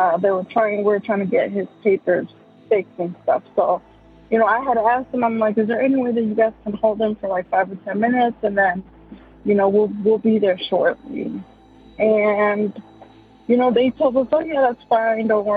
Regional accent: Chicago, Illinois, United States; I'm from Chicago, Illinois.

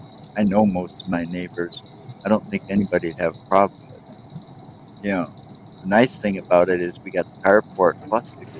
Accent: Watertown, Wisconsin, United States; I'm from Watertown.

